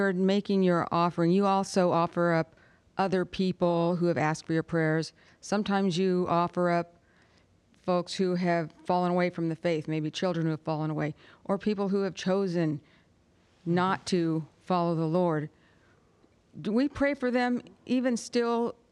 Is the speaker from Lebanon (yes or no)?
no; Missouri, United States; …, Missouri.